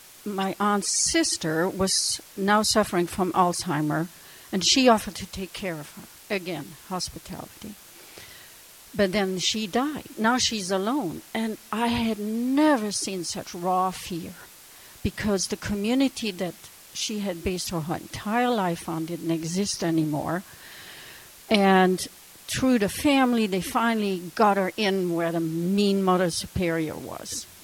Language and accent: English; Belgium; English is a second language; I come from Belgium and from a small village far away from my school.